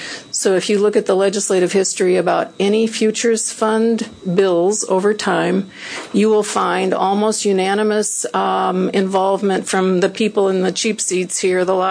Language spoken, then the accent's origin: English; Aberdeen, South Dakota, United States; I'm a lawyer from Aberdeen and registered lobbyist